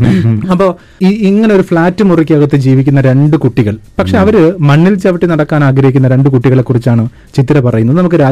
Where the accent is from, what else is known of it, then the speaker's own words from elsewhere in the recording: Dubai, United Arab Emirates; also born or lived in Kerala, India; now in India; ഞാൻ ജനിച്ചത് കേരളത്തിലാണെങ്കിലും വളർന്നത് ദുബായിലാണ്. 7-ാം ക്ലാസ് വരെ അവിടെയാണ് പഠിച്ചത്. കഴിഞ്ഞ 2 വർഷമായിട്ട് നാട്ടിൽ വന്നിട്ട്